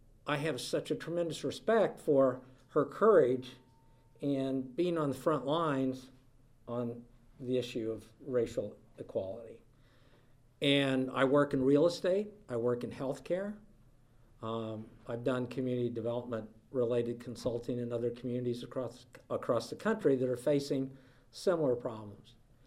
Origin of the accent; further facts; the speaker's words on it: Baldwin, Missouri, United States; also born or lived in Springfield, Illinois; I'm from Baldwin, Missouri. Once lived in Springfield, Illinois, where I was city coordinator there